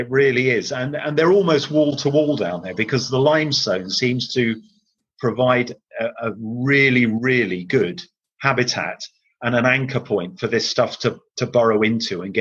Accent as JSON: {"language": "English", "region": "South West England", "country": "United Kingdom", "tie": "born or raised there", "said": "And I saw it just stood in my hometown, if you like, looking off the edge of Bury Head."}